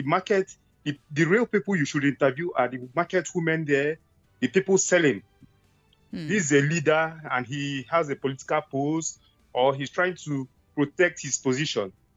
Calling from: Tel Aviv, Tel Aviv District, Israel; I'm calling from Tel Aviv.

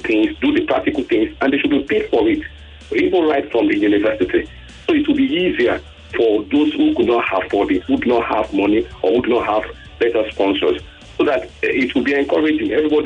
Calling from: Igando, Lagos, Nigeria; from Igondo.

